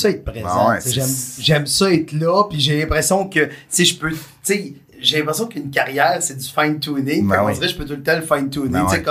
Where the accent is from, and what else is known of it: Warwick, Quebec, Canada; born there